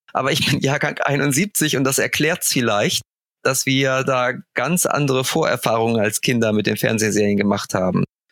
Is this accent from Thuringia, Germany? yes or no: no; Braunschweig, Lower Saxony, Germany; ich komme ja aus Braunschweig, das war ja nah an der Grenze und wir waren einige der wenigen, die tatsächlich DDR1 und DDR2 empfangen konnten.